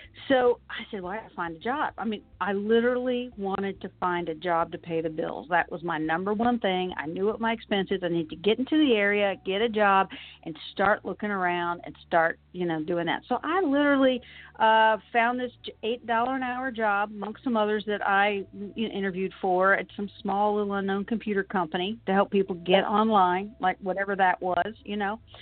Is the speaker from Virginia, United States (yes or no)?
yes; Williamsburg, Virginia, United States; I was actually born and raised in Williamsburg, Virginia. And that is, of course, the colonial capital of the United States.